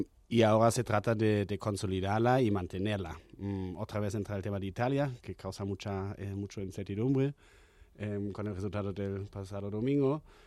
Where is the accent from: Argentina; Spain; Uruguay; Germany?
Germany; Y para mí como alemán, en Alemania se me hace complicado fundar una empresa.